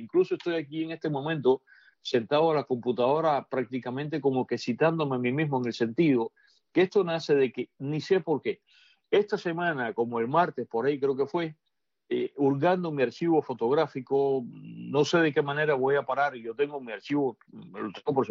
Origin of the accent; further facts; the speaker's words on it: Cuba; now in United States; yo no soy testigo de esto, estoy hablando hasta que me fui de Cuba